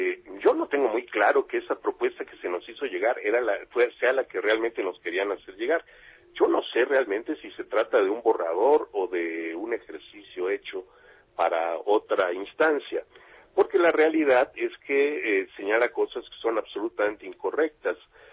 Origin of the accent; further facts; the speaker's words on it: Yucatán, Mexico; Si en Yucatán, mi tierra, uno vive en Valladolid